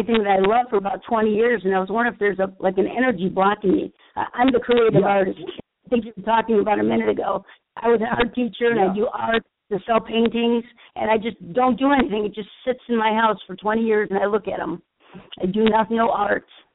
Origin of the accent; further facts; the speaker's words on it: Illinois, United States; I'm from Illinois.